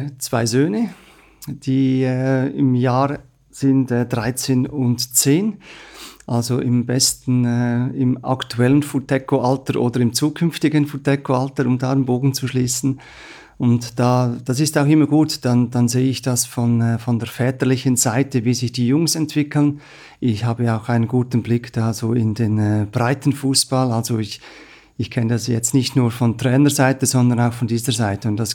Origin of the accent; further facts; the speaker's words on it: Central Switzerland, Switzerland; Also ich komme selber aus der Innerschweiz.